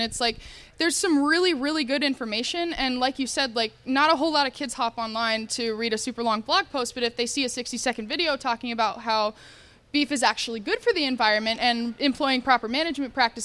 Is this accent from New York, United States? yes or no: no; Phoenix, Arizona, United States; born there; moved away; I was born in Phoenix, Arizona, and moved up here with the oil field.